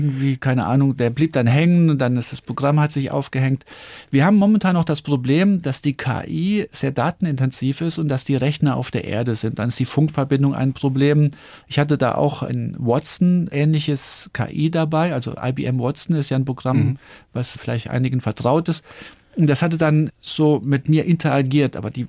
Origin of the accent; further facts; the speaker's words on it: Saarland, Germany; ich komme aus dem Saarland. Und das Saarland ist, klar, ländliche Gegend